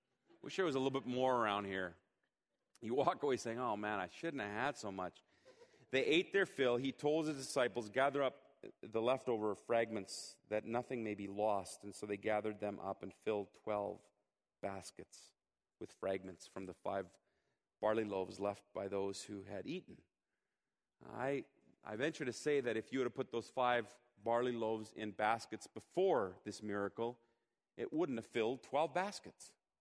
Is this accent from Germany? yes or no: yes; Germany; You know, growing up in Germany, there were times when we would have lots of company, and you know, mom and dad being on a missionary salary, it was tight at times.